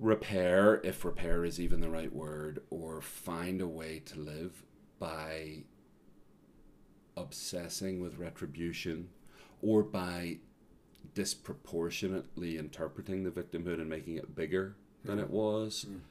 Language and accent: English; Belfast, Northern Ireland, United Kingdom; And because I grew up in Belfast, and we couldn't get in the first night.